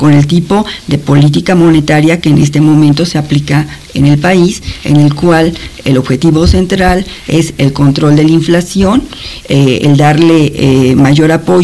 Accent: Mexico; todos sabemos perfectamente que somos los mexicanos los que tenemos salarios más bajos entre los tres países.

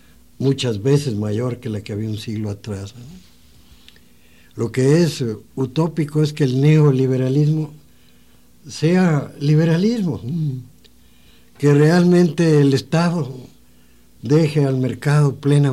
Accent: Mexico; mucho nos han aportado para crear nuestra fisonomía de mexicanos, ¿no?

